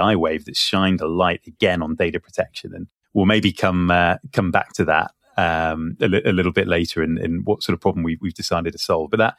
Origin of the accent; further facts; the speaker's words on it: Aylesbury, South East England, United Kingdom; now in United States; Yeah, I grew up just north of London, a little town called Aylesbury in Buckinghamshire, which is famous for not very much.